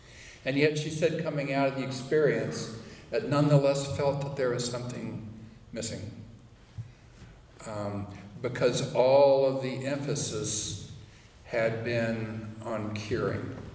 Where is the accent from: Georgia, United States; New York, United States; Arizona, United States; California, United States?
Arizona, United States; I grew up in the Sonoran Desert. So I go down there every February now that I have the opportunity just to hang out in the desert and remember what that's like.